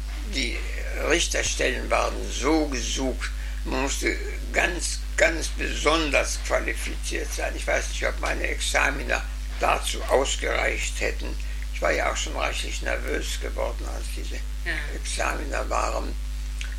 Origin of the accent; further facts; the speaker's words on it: Guttenberg, Bavaria, Germany; zum Beispiel in meinem Heimatort Guttenberg von 3000 Einwohnern war nur ein einziger Arzt viele Jahre